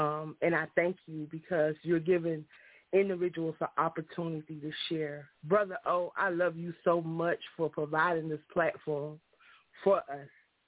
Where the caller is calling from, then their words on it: Union City, Georgia, United States; I'm calling from Union City, Georgia tonight.